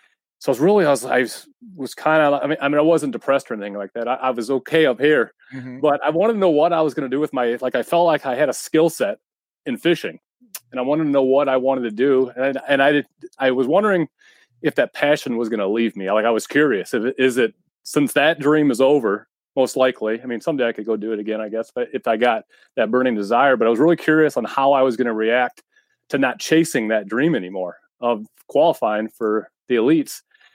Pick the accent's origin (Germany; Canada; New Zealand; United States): United States; Fremont, Ohio; So I'm from Northern Ohio, small town called Fremont. So it's just where the Sandusky River meets Sandusky Bay.